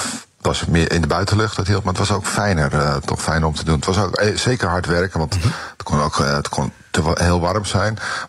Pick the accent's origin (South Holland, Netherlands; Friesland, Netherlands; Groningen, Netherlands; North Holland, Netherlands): North Holland, Netherlands; Alkmaar; Ik ben opgegroeid in Alkmaar.